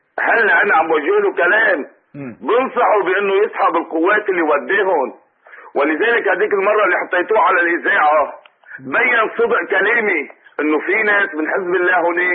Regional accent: Syria; أن يتدخل بأمور بلدنا سوريا. فأنا أفتخر بسوريا

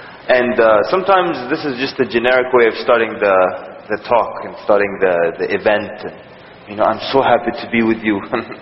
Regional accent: Sudan; now in United States; Originally, I'm from Sudan. Right now I'm from Virginia, but originally I'm from Sudan.

